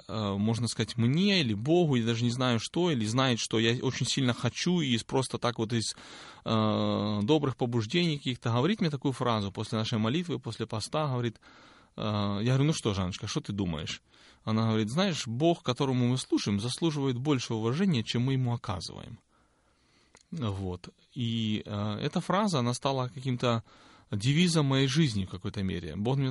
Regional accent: Shostka, Sumy Oblast, Ukraine; Молились, побыли в Шостке, в родном городе.

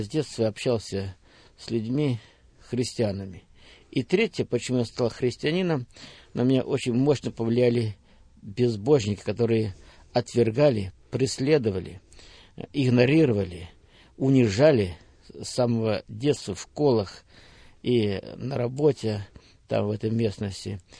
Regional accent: Progress, Bryansk Oblast, Russia; мы родились на Брянщине, поселок Прогресс. Отец наш был пастырем, мы родились в христианской семье, наша была большая семья, 14 человек. Я был в семье 13-й.

